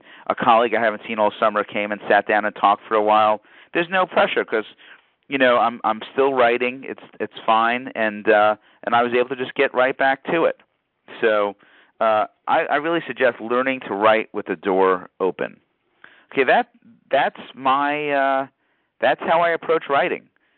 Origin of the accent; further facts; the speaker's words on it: New York, United States; I'm a New Yorker, so sometimes I say some things that comes across the wrong way, whatever.